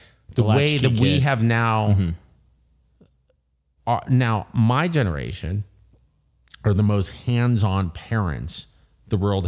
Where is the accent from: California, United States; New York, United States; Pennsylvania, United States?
California, United States; So, I grew up on the West Side, but I'd take the number 2 bus to the Cafe de Grand in Hollywood to see shows.